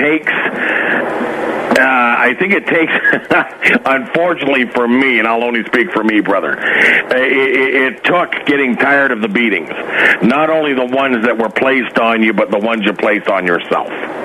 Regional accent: Ontario, Canada; I'm a gentleman from Canada.

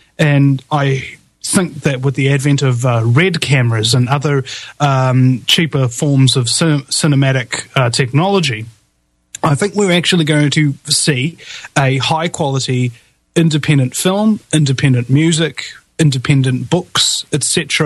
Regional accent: New Zealand; And I am really, really, really ashamed as a New Zealander to know that we unleashed this fracking plague upon the earth.

